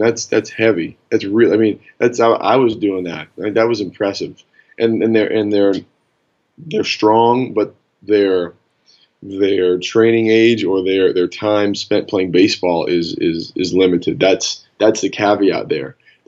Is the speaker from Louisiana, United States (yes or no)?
yes; New Orleans, Louisiana, United States; To being that I'm from New Orleans, I consider New Orleans a city that it's lost in time.